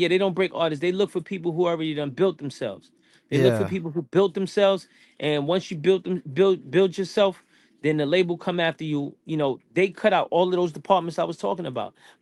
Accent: East Coast, United States; I'm from the East Coast.

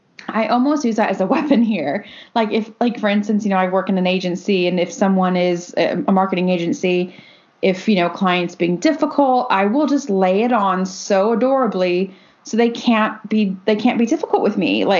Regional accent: United States; growing up in America where people can have guns

